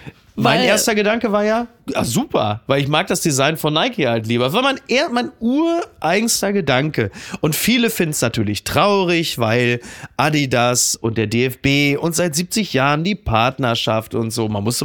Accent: Henrichenburg, North Rhine-Westphalia, Germany; meine Grundschule in meinem Heimatdorf Henrichenburg, dass die abgerissen wurde

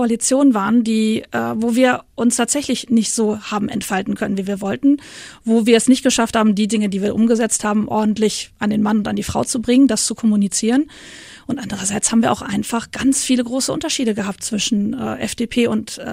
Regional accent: Rhineland, Germany; als Rheinländerin sowieso

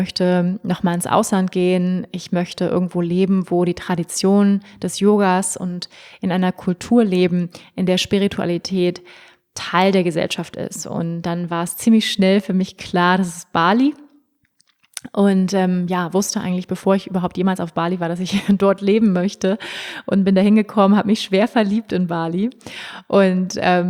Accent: Hamburg, Germany; weil meine Eltern leben in Hamburg, ich komme aus Hamburg ursprünglich

